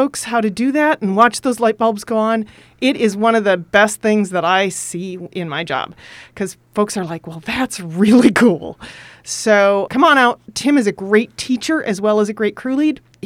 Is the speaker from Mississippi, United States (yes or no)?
no; Minnesota, United States; I grew up in Minnesota, but I came here most recently from Washington State